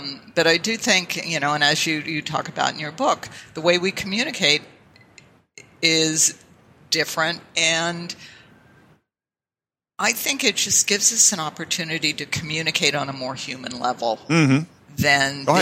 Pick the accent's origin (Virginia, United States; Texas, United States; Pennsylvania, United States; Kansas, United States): Pennsylvania, United States; Pittsburgh; Well, I grew up in Pittsburgh.